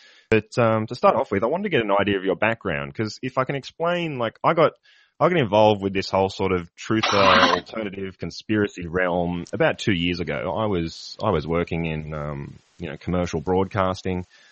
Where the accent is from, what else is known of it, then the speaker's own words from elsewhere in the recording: Australia; because I'm an Australian, maybe the American accent fools me.